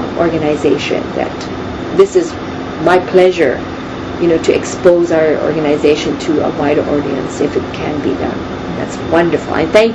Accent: Hawaii, United States; being proud that I'm Hawaiian as well, and that there is no downside.

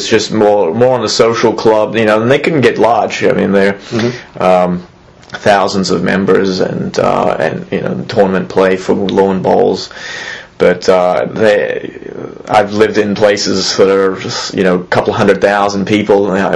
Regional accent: Sydney, New South Wales, Australia; born there; And then we moved up the coast from there

